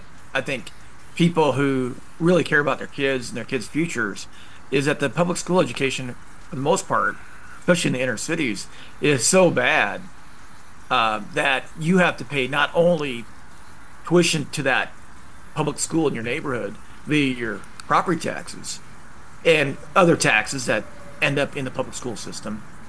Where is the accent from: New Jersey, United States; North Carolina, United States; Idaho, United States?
Idaho, United States; when I grew up in Idaho, you know, the teachers lived in the community.